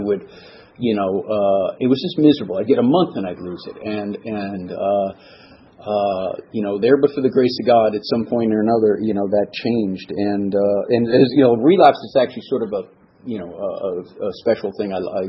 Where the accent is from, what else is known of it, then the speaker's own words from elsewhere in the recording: East Coast, United States; also born or lived in Denver, United States / Florida, United States; I was from the East Coast. We moved to Denver. We moved back. We moved to Florida.